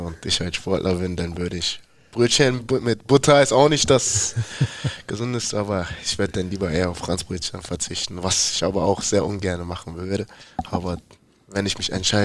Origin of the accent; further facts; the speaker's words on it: Hamburg, Germany; so Wilhelmsburg, da wo ich aufgewachsen bin, weil wie gesagt alle meine Freunde da noch leben